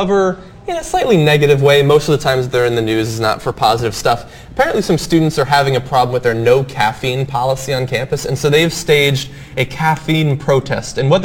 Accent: United States; I'm American.

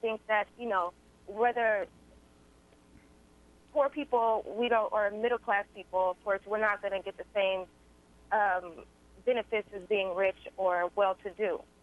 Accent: Kansas City, United States; now in California, United States; I'm from Kansas City, but I live in California.

